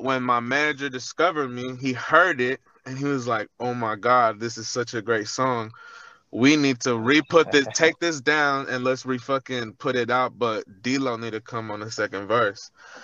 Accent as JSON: {"language": "English", "town": "Roanoke Park", "region": "California", "country": "United States", "said": "Hey, I'm from Roanoke Park.\" He said, \"Hey, that's still the Bay.\""}